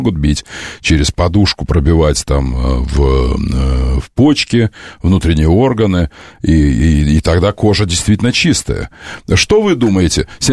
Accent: Savasleyka, Nizhny Novgorod Oblast, Russia; Я из Совослейки, как вы знаете. Я жил из Совослейки между Навашиным и Выксой. Я нижегородец.

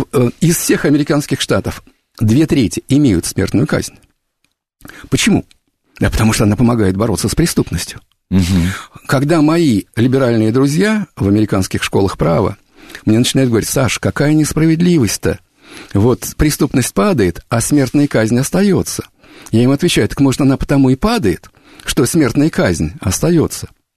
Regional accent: Russia; Я из России, конечно.

